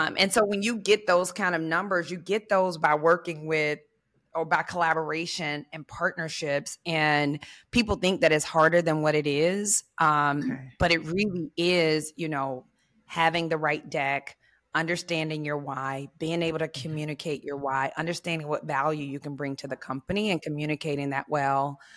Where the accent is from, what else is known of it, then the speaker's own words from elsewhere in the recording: Memphis, Tennessee, United States; Yep. I'm from Memphis.